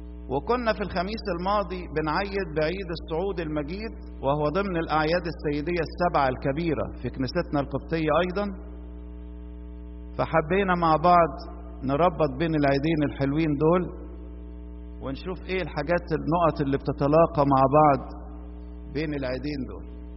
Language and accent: Arabic; Egypt